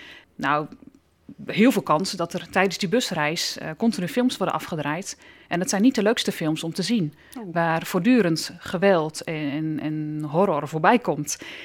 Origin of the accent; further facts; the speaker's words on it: Netherlands; Maar voor mij als Nederlander is het niet veilig genoeg om in de wijk van de kerk te wonen. Daarom woon ik in een beveiligde wijk op ongeveer 20 minuten afstand van de kerk.